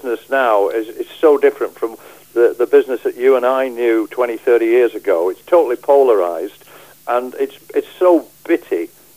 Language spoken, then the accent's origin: English; St Helens, North West England, United Kingdom; I am actually a rugby league, born and bred in St Helens